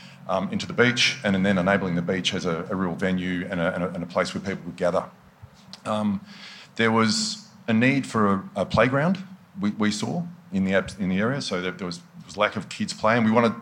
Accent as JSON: {"language": "English", "region": "Scotland", "country": "United Kingdom", "said": "I'm not Noongar. I'm Scottish."}